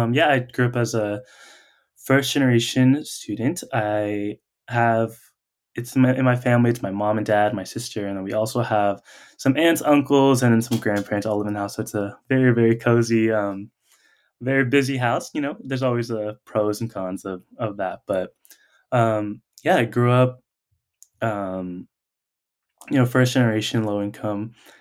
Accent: Anaheim, California, United States; I grew up in Anaheim, California.

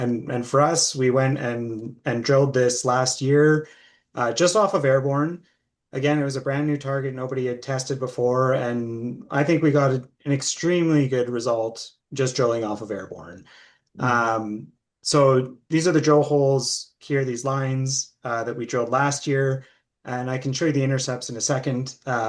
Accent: Saskatchewan, Canada; And we're both from Sask

